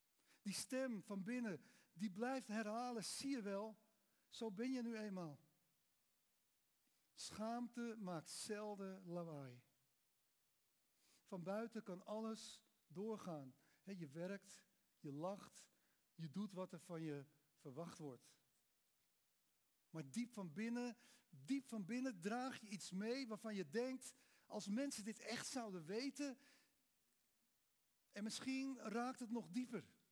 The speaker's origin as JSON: {"language": "Dutch", "town": "Amsterdam", "region": "North Holland", "country": "Netherlands", "tie": "born or raised there", "said": "Een deel van mijn jeugd heb ik gewoond in de Amsterdamse Bijlmermeer."}